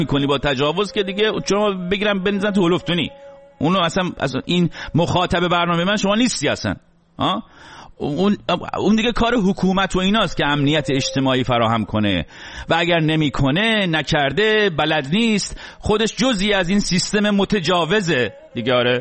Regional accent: Iran; بنده به عنوان یک ایرانی بسیار خوشحالم که بالاخره زنان سرزمین من هرچند به صورت محدود ولی جرأت پیدا کردن

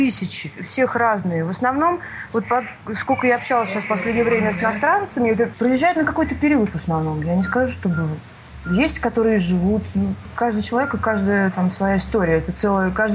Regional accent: Astrakhan, Astrakhan Oblast, Russia; moved away; also born or lived in Moscow; Вы знаете, я в Москву приехала из Астрахани

